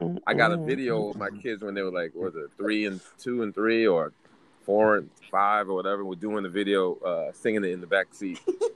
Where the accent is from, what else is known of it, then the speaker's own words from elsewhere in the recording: Trinidad & Tobago; also born or lived in Liberia; I'm a Trinidadian. My mother's from Trinidad. I lived in Trinidad for a hot second.